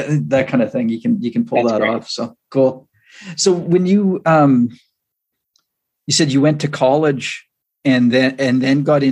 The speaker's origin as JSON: {"language": "English", "country": "Canada", "tie": "born or raised there", "said": "So, you know, growing up in Canada, that's, you know, okay."}